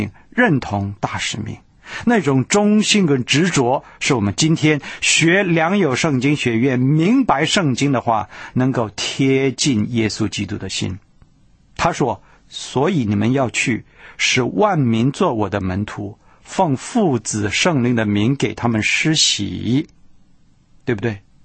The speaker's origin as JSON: {"language": "Chinese", "country": "China", "said": "其实在传统的教会里面，我们中国人所讲的就是意象。"}